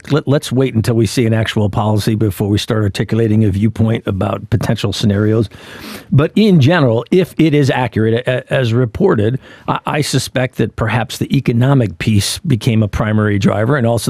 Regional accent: United States; Now, remember, I'm an American. I'm a foreigner. I don't live in Australia.

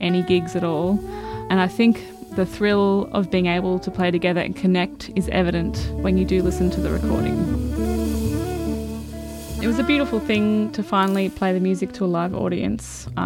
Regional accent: Australia; also born or lived in United States; a saxophonist and composer based in Naarm, Melbourne. I grew up in Australia, first encountering jazz in Toowoomba

